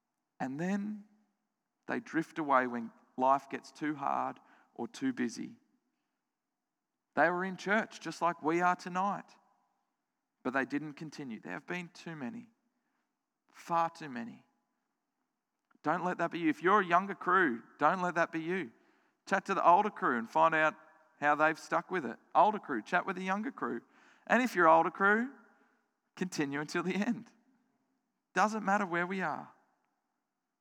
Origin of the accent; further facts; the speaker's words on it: Australia; I'm an Australian citizen. I was born an Australian citizen.